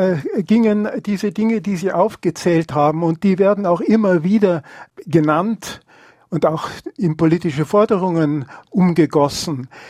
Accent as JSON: {"language": "German", "region": "Bavaria", "country": "Germany", "said": "Ja, also wenn es darum geht, dass Bayern und Preußen gegeneinander stehen, dann bin ich ein Bayer, ganz klar."}